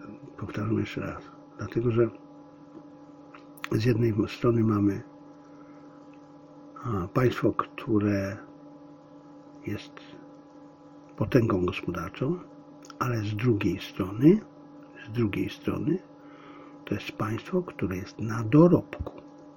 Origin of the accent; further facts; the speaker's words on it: China; Ale ja będę mówił, ponieważ ja jestem Chińczykiem. To jest mój kraj. Mój kraj. Mój ukochany kraj.